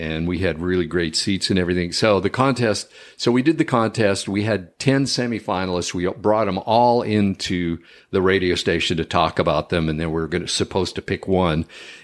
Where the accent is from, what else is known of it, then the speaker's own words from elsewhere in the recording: Nova Scotia, Canada; accent: Cape Breton; So anyway, I managed to lose my Cape Breton accent out west, but, you know, I still had the Canadian accent.